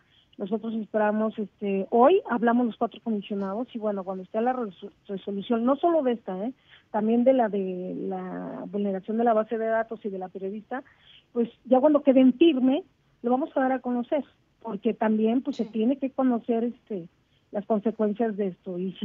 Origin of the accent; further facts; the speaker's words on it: Mexico; somos los mexicanos que vivimos en este país.